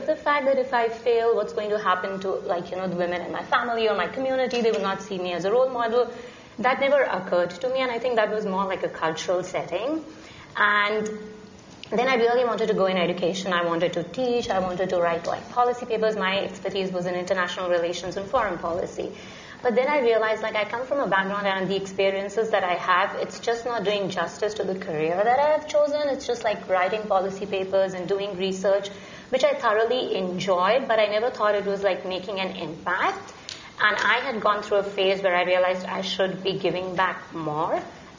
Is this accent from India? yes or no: yes; India; I grew up in India, and I come from a family where none of the girls ever went to high school.